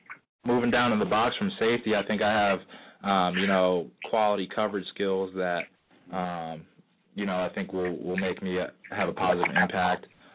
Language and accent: English; Tinton Falls, New Jersey, United States; Monmouth County. Grew up in Tin Falls.